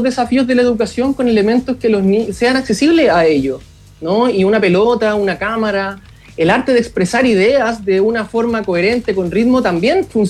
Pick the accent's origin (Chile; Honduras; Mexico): Chile; now in Brazil; Entonces yo como chileno quizás me he podido profundizar mucho más al vivir en carne propia lo que viven en el día a día los brasileños con el fútbol.